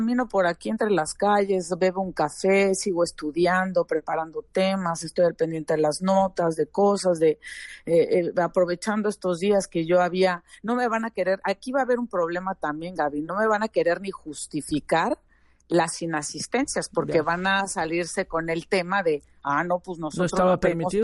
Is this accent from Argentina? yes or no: no; Mexico; Soy la única mexicana que ocupa un asiento en ese comité.